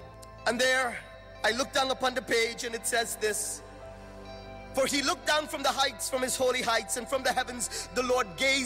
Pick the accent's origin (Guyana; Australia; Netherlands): Guyana; born there; I was born in the Republic of Guyana. You would know it by the name British Guyana, or you might know it by the incidents of Jim Jones. And in my home, we were all Muslims.